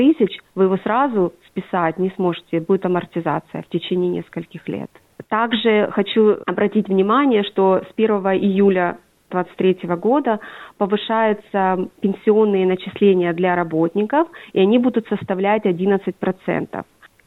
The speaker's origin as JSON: {"language": "Russian", "town": "Bakhmut", "region": "Donetsk Oblast", "country": "Ukraine", "tie": "born or raised there", "said": "я сама родом из Бахмута, Донецкой области, в Украине"}